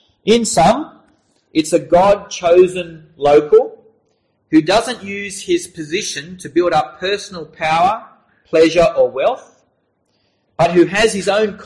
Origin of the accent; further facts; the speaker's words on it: Australia; growing up in Australia, which is a democratic nation